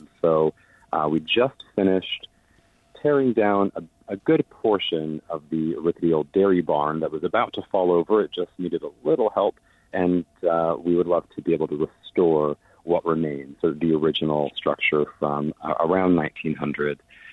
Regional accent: North Dakota, United States; born or raised there

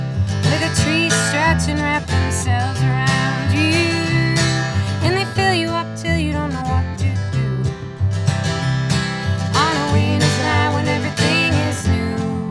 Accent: United States; accent: northern; I feel like my northern accent just came out a little more there.

